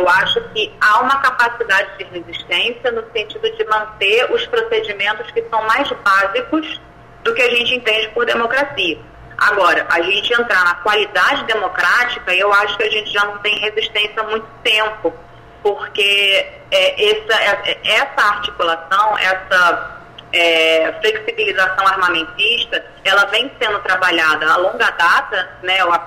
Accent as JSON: {"language": "Portuguese", "region": "Rio de Janeiro", "country": "Brazil", "lives_now": "São Paulo, Brazil", "said": "eu estou em São Paulo agora, mas eu venho do Rio"}